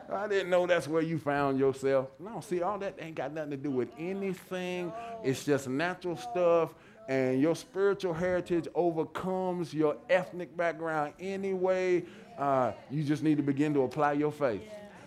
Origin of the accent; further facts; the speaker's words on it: the South, United States; I'm from the South, so I understand how this works.